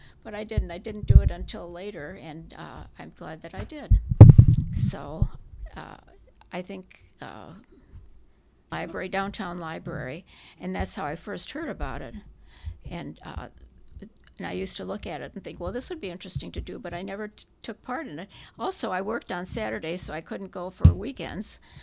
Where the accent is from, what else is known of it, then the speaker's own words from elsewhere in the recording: Cleveland, Ohio, United States; I was born in Cleveland. I grew up in Cleveland, not where I am now. I live in Cleveland Heights, but I was born in Cleveland on 137th and Kinsman.